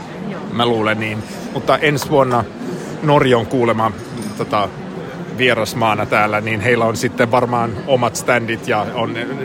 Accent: Vaasa, Ostrobothnia, Finland; minä pohjalaisena olen hyvin ilahtunut siitä, koska Tarmo Peltokoski on kotikaupungistani Vaasasta

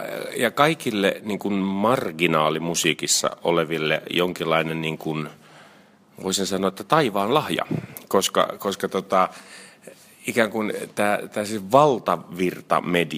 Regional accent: Helsinki, Uusimaa, Finland; mä olen Maunulasta, Pohjois-Helsingistä, ja sitten siinä on viereinen lähiö on Oulunkylä, niin mä menin sinne yläasteelle

